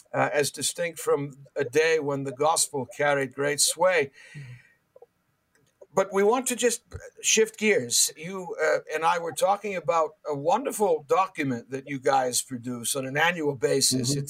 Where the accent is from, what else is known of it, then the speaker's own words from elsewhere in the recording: Pennsylvania, United States; we're also observing a rise in the interest in witchcraft here in my hometown, outside of Philadelphia, where we'll be receiving a witchcraft store within two blocks of my church very soon.